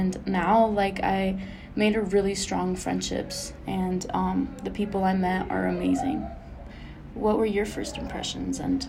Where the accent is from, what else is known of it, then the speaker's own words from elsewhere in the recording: Carbondale, Colorado, United States; also born or lived in Aspen, Colorado; I was born in Aspen, Colorado, and I was raised in Carbondale, Colorado.